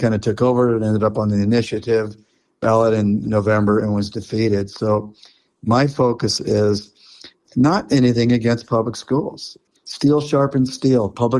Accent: Omaha, Nebraska, United States; I am originally from Omaha, Nebraska

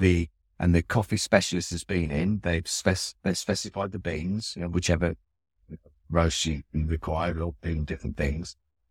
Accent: United Kingdom; Because as British, we love queuing.

